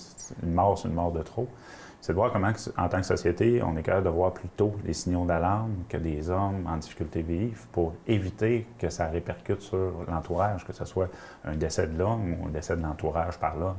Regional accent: Alma, Quebec, Canada; Moi, je suis natif d'Alma.

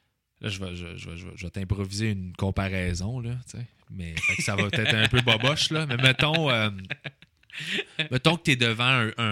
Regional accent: Sainte-Julie, Quebec, Canada; Sainte-Julie, ça arrive sud de Montréal.

